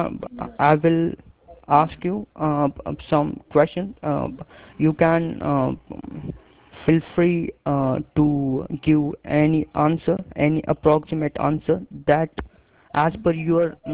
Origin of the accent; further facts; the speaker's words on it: India; from India.